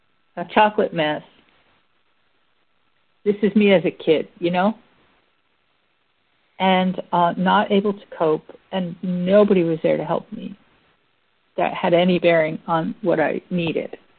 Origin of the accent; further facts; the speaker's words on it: New Jersey, United States; born there; the way that I got into fight or flight is I was born in New Jersey.